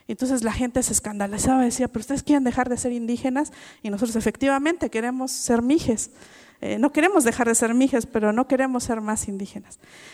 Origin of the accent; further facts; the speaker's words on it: Oaxaca, Mexico; first language Mixe; Spanish is a second language; en mije, que es la lengua, mi lengua materna, nuestra lengua materna